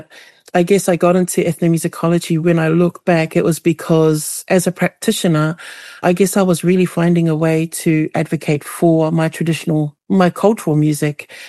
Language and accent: English; Auckland, New Zealand; where I grew up in Auckland, New Zealand, and that involved learning classical music.